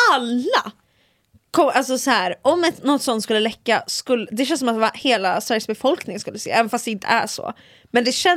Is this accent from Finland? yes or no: yes; Finland; Alltså det här undrar jag också som en finsk person.